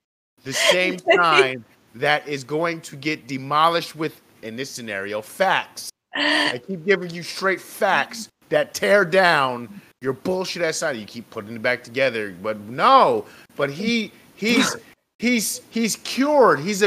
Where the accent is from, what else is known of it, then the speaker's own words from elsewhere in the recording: New Jersey, United States; he's from Jersey. We're both from Jerseys, Puerto Rican